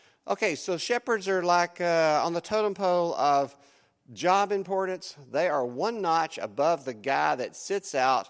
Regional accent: the South, United States; Now, I was raised in the South and was told that this was a barn.

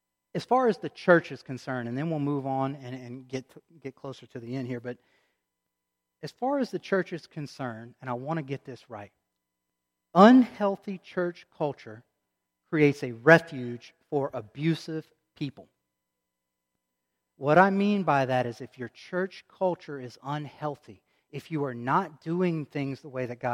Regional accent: Patterson, Louisiana, United States; I grew up in Patterson, Louisiana. In Patterson, Louisiana, when I was growing up, there were one or two sightings that I remember in the newspaper of black bears.

